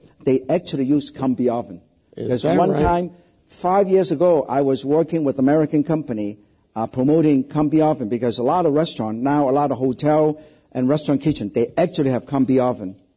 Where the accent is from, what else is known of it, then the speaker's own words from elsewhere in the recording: China; in the old days when I was growing up in China, one little apartment was probably about 2 or 3 families